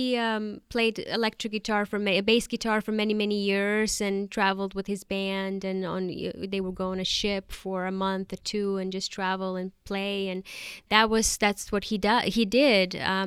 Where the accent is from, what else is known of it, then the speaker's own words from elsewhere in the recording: Karlovac, Karlovac County, Croatia; English is a second language; moved away; Yes, I'm originally from Karlovac, which is a very small, beautiful town close to Zagreb. Zagreb is the capital city of Croatia, former Yugoslavia. So I grew up there. My parents still live there.